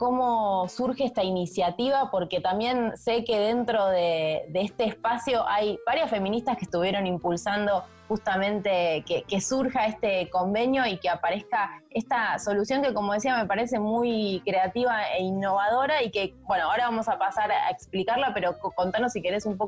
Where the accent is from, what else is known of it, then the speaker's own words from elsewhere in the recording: Buenos Aires Province, Argentina; now in Buenos Aires, Argentina; yo soy de Provincia de Buenos Aires, hace muchos años que vivo en Capital